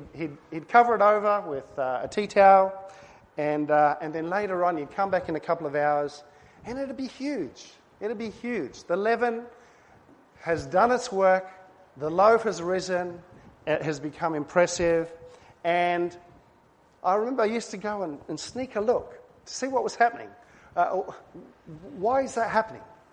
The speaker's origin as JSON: {"language": "English", "country": "Vanuatu", "tie": "born or raised there", "said": "Dad used to bake bread in Unmach, where we grew up in Vanuatu"}